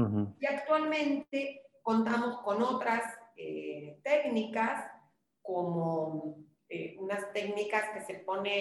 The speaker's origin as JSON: {"language": "Spanish", "country": "Argentina", "said": "Nosotros, como todos oirán, somos argentinos"}